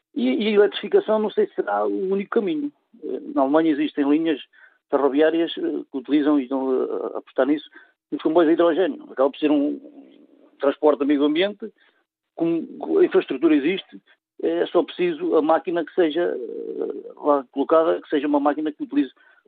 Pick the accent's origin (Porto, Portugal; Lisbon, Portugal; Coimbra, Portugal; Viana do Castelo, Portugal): Coimbra, Portugal; como sou aqui da zona de Coimbra